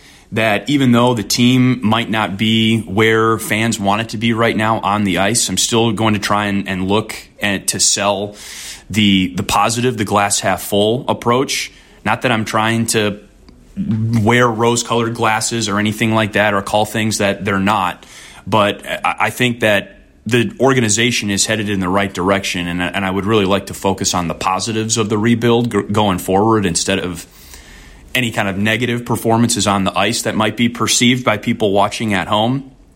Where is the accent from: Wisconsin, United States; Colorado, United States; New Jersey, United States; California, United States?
Wisconsin, United States; So growing up in Wisconsin, yeah, growing up a Brewers fan, growing up a Packers fan, there's some great rivalries there.